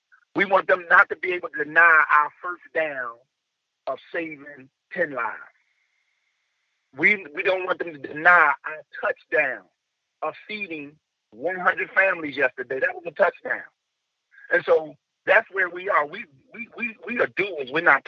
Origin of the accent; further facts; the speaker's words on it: Baltimore, Maryland, United States; Growing up in West Baltimore, I grew up with I'm a junior, but I don't know who senior is.